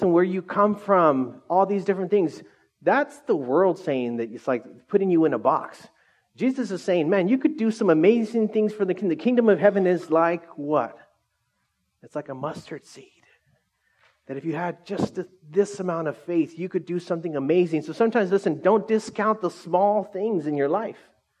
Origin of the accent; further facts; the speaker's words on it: Orange Cove, California, United States; honestly, we grew up in Orange Cove.